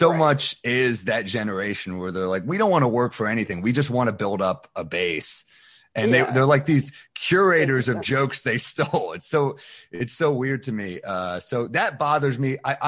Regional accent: New York City, New York, United States; Well, I'm from New York City, so I would go to the club sometimes

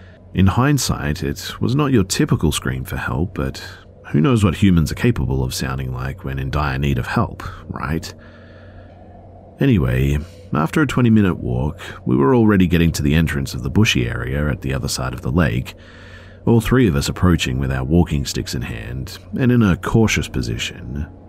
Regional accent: Madrid, Community of Madrid, Spain; So I am from Madrid, Spain. My family is from a small mountain city.

